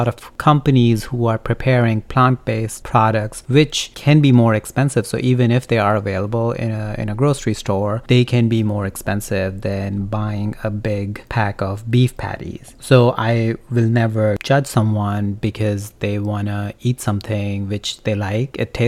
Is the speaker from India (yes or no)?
yes; India; now in United States; So I come from India, where growing up vegetarian was no big deal.